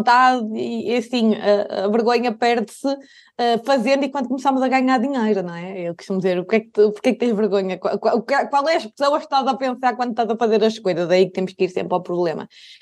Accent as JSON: {"language": "Portuguese", "town": "Maia", "region": "Norte", "country": "Portugal", "tie": "born or raised there", "said": "sou aqui da zona do Porto, caso não tenha reparado pelo sotaque. Mais propriamente da Maia."}